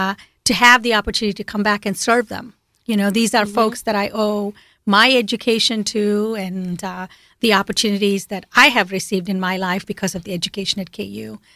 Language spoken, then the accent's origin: English; South India, India; now in United States; I was probably 5 years old, growing up in South India on the East Coast.